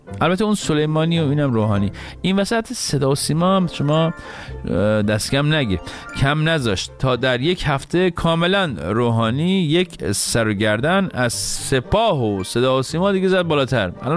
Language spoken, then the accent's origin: Persian; Iran; ما ایرانی هستیم، حق داریم که حق داشته باشیم.